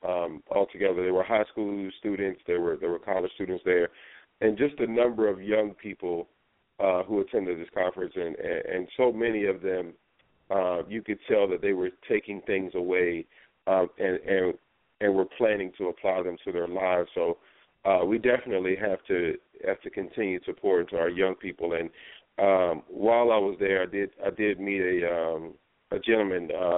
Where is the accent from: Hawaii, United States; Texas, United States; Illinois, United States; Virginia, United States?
Virginia, United States; Norfolk; Nika, that's my old stomping ground. That's where I grew up. I grew up in Norfolk, born and raised.